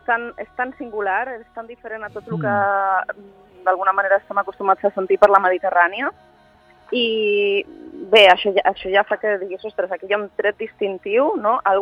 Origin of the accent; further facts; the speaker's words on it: Ibiza, Balearic Islands, Spain; com a eivissenca, doncs és un honor poder-li donar un espai